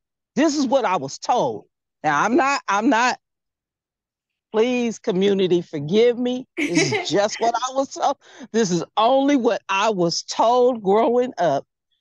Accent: Inglewood, California, United States; Yes, I'm from Inglewood, California.

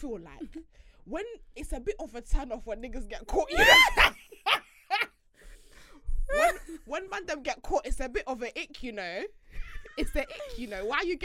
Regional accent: Luton, East of England, United Kingdom; I'm from Luton.

